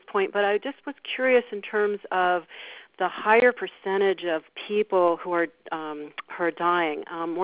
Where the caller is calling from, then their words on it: Durango, Colorado, United States; from Durango